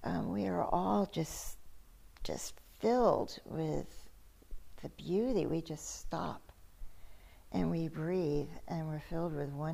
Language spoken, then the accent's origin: English; Midwest, United States; As I shared yesterday, I'm from the Midwest, which is very flat. It's very, very horizontal.